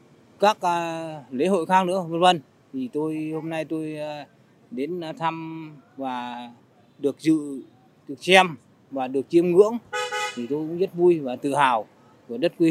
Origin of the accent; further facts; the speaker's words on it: Khánh Thiện, Yên Bái, Vietnam; Hôm nay tôi là người dân Khánh Thiện, cũng là một công dân của xã.